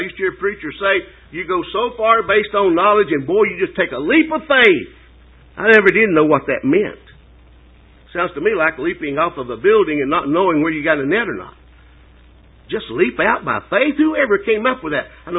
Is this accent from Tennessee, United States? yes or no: yes; Signal Mountain, Tennessee, United States; I remember when I was growing up on Signal Mountain, not far from here